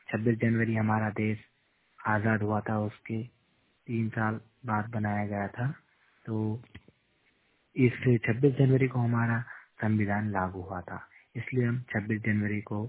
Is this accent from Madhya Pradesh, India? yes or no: yes; Indore, Madhya Pradesh, India